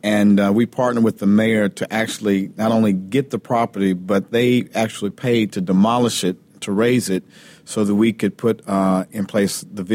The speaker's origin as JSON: {"language": "English", "region": "Kentucky", "country": "United States", "tie": "born or raised there", "lives_now": "Memphis, United States", "said": "I'm from Kentucky. I was okay. raised in Kentucky. I was a youth pastor in Louisville, Kentucky, at St. Stephen Baptist Church."}